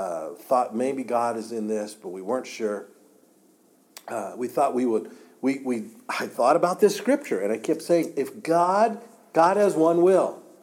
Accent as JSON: {"language": "English", "region": "Kansas", "country": "United States", "tie": "born or raised there", "said": "Now, I was born and raised in Kansas. It was no big deal to move to Wichita from where I lived, 30 miles away."}